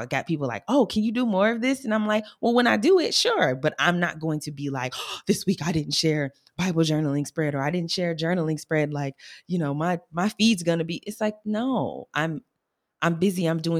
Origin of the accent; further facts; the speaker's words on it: Detroit, Michigan, United States; I'm from Detroit.